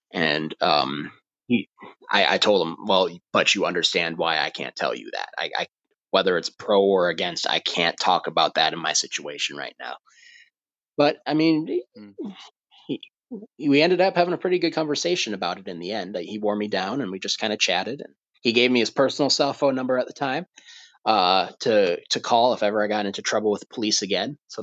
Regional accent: United States; So I think once they figured out like who I was and that I was an American graduate student

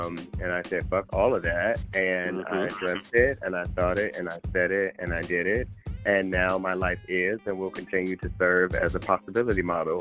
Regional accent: the South, United States; I grew up in the South.

